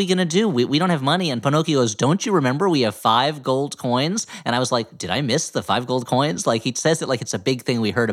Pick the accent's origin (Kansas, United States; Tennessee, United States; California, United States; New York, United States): Kansas, United States; I come from Kansas, dude. We don't have magic shoes there.